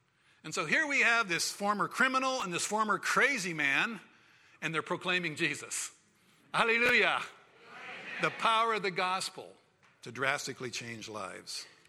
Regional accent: Vietnam; I was born and raised in Vietnam. My parents worked with a very resistant tribe.

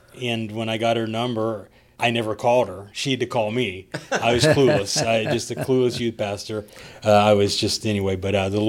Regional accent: Mineola, Florida, United States; So that's where Kirsten's family grew up, and I grew up actually in Mineola.

